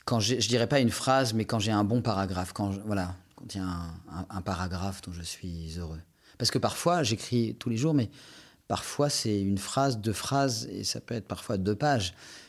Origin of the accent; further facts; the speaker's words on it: Le Havre, Normandy, France; born there; Moi, je suis né au Havre, en Normandie, et le ciel est souvent lourd et gris.